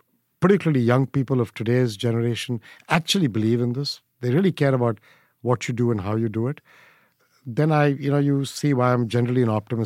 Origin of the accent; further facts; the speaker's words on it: India; growing up in India, you take diversity for granted.